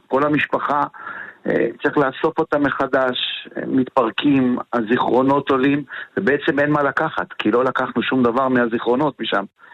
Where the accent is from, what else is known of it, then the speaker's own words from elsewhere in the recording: Kiryat Shmona, Northern District, Israel; now in Metula, Israel; אני הגעתי מקריית שמונה, אני יליד 68, ואני יודע מה זה קטיושות